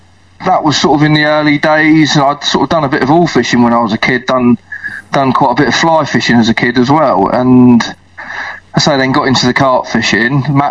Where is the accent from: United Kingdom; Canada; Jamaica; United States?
United Kingdom; Watton, East of England; I'm from a little town called Watton in Norfolk, near Norwich, not about half an hour from Norwich. Sort of out in the sticks, really.